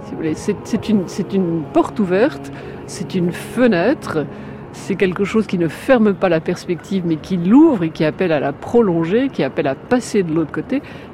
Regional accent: Paris, Île-de-France, France; Je suis parisienne.

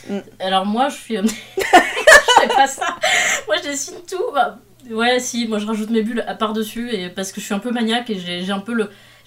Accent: France; on est des Françaises de France, on parle le français

